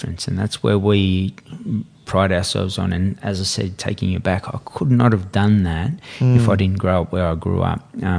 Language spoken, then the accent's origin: English; Redfern, New South Wales, Australia; And that's what I seen this happening in our community growing up in Redfern.